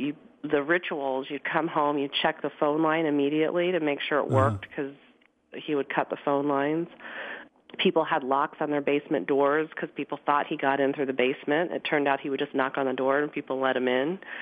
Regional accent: Wichita, Kansas, United States; also born or lived in Florida; So I was born in Florida. My dad and mom moved us to Wichita, Kansas in 1977. I'm showing how old I am.

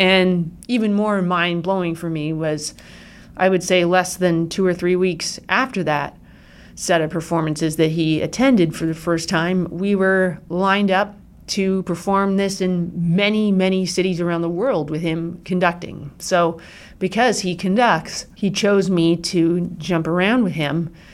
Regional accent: California, United States; I grew up in California before and then had major culture shock coming to the East Coast and here and starting a whole new world at the Curtis Institute

